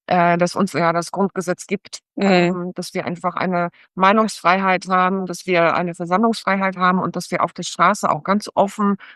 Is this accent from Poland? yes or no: yes; Poland; now in Germany; ich komme ursprünglich aus Polen, Deutschland und Polen.